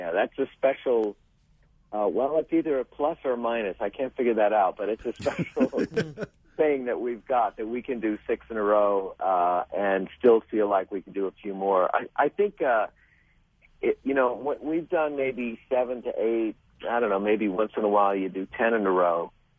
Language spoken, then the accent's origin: English; New York, United States; I grew up in New York, so I was used to snow